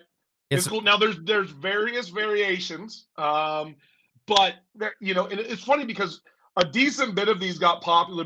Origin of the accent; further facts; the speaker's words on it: Pittsburgh, Pennsylvania, United States; born there; I was born near Pittsburgh, Pennsylvania. Actually, really close to Ohio. I'm like 5 minutes from Ohio. Closer to Youngstown, really. But I grew up on a farm